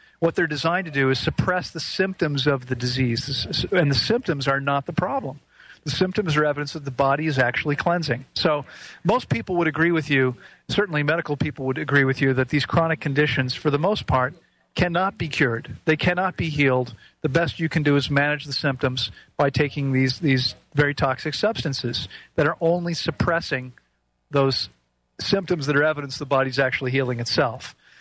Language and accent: English; United States; Now, growing up in the United States, I can tell you